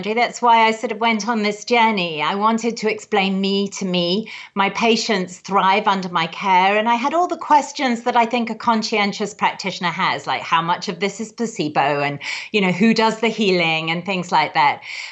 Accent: England, United Kingdom; I am an English acupuncturist who trained in California at the Pacific College of Oriental Medicine San Diego, California.

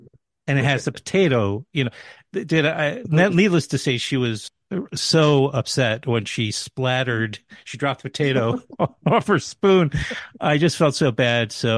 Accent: New York City, New York, United States; I go back as a New Yorker, and I had my, even though I grew up in New York City, my first apartment was on 15th Street and 3rd Avenue back starting in the early 90s.

